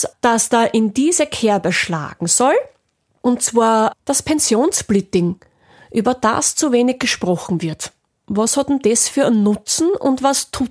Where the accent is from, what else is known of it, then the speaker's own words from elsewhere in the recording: Austria; bei uns in Österreich